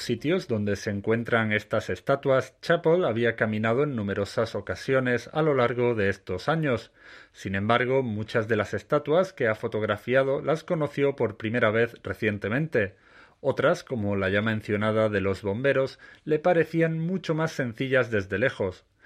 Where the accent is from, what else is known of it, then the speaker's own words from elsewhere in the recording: New Zealand; now in Czech Republic; Vengo de Nueva Zelanda, donde nuestra historia no es tan estimulante.